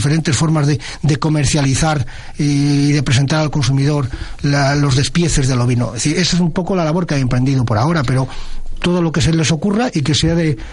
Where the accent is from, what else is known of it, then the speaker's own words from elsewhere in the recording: Pinilla de La Valdería, Castile and León, Spain; Yo soy de La Valdería, de Pinilla de La Valdería, Ayuntamiento de Castrocontrigo.